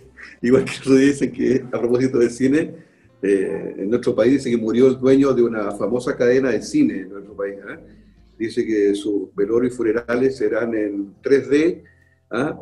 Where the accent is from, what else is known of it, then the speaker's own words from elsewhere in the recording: Valparaíso, Chile; No había dicho hoy día que yo soy de Valparaíso.